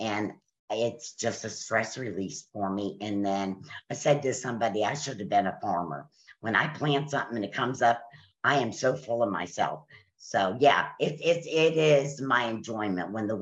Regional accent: Alabama, United States; also born or lived in New York; I was born in New York, raised in Alabama, and Northern Virginia has been my home for 30 plus years. So I'm from like all over the place.

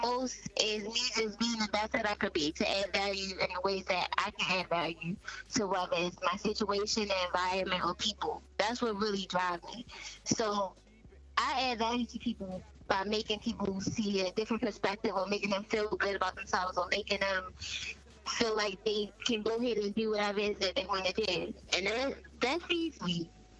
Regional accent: Baltimore, Maryland, United States; I'm from Baltimore, Maryland.

